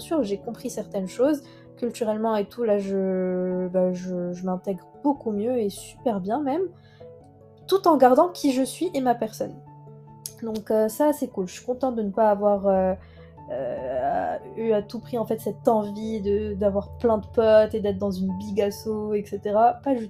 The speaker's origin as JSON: {"language": "French", "country": "Morocco", "tie": "born or raised there", "said": "Que moi, en tant que Tunisienne, donc j'ai grandi au Maroc"}